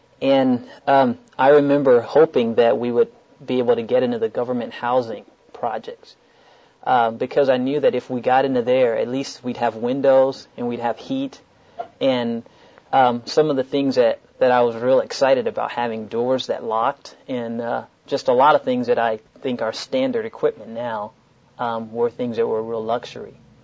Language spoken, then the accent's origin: English; Birmingham, Alabama, United States; born there; I was born in Birmingham, Alabama, in the height of the Civil Rights Movement.